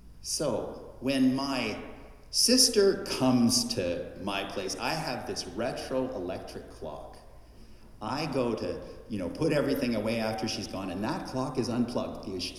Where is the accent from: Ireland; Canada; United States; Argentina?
Canada; born there; My background, as you may notice from my surname, is a Dutch background. I was born in Canada, but my parents both came here as children.